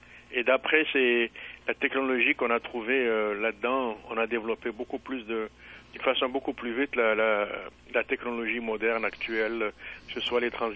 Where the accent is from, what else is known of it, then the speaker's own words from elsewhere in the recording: Relizane, Relizane Province, Algeria; Moi, je suis de Relizane